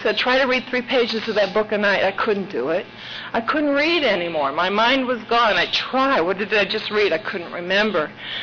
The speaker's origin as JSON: {"language": "English", "region": "Iowa", "country": "United States", "tie": "born or raised there", "said": "I had looked for the mothership for years growing up in the Iowa skies."}